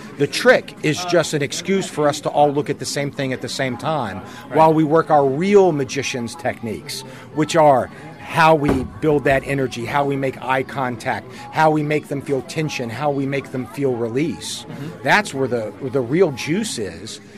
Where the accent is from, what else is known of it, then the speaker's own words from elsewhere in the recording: Kentucky, United States; I grew up in Kentucky, but the guys I hung out with, Mike Woodward and Paul Emick and all those guys, they would always go down to Gatlinburg.